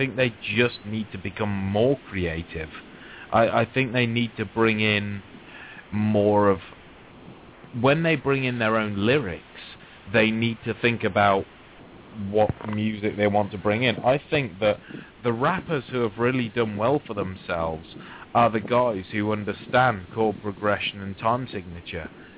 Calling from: England, United Kingdom; I'm calling in from England.

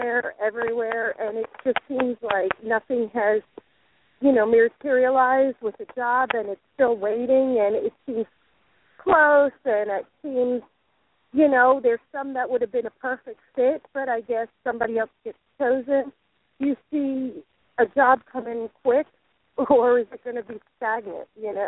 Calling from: Florida, United States; Oh, sunny Florida.

